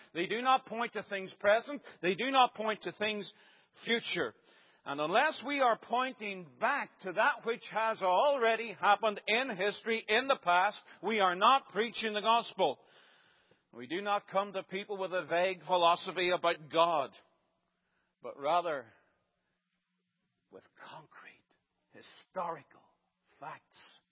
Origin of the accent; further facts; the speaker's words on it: Ireland; As you know, I'm from Ireland